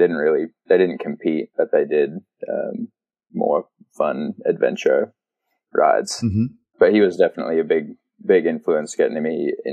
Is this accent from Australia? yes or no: yes; Australia; now in United States; I grew up there and was like, I'm Australian, but and my accent used to be a lot stronger, but now I've been, yeah, spent too much time over in the States, I think.